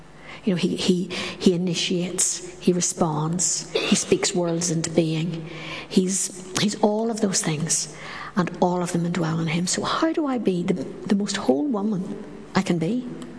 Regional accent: Northern Ireland, United Kingdom; And especially where I come from Northern Ireland, and Northern Ireland is very homocentric.

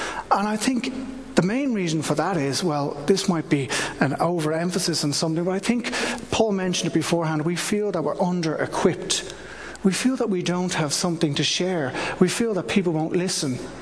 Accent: Ireland; And I'm from Ireland.

